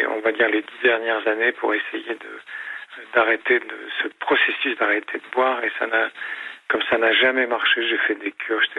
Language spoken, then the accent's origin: French; Belgium; chez moi en Belgique.